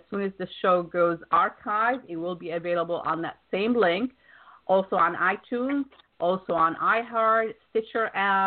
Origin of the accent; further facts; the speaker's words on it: Wisconsin, United States; Wisconsin is actually my hometown originally. I went to school in Madison, Wisconsin, for my undergrad and for my grad